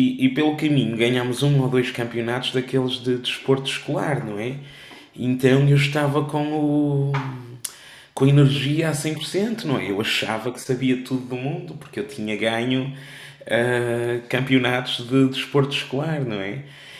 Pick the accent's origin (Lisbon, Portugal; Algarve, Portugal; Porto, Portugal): Porto, Portugal; eu venho de uma zona do Porto que é o Palácio dos Pestanas, que é uma zona que é ali na Praça da República, mesmo no centro do Porto. E foi aí que eu nasci